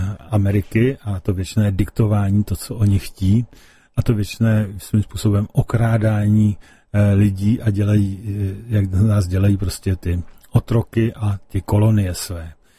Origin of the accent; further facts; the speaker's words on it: Plzeň, Plzeň Region, Czechia; Opravdu to je kapela, na který jsem jako Plzeňák hrdý, neboť oni jsou takéž z Plzně.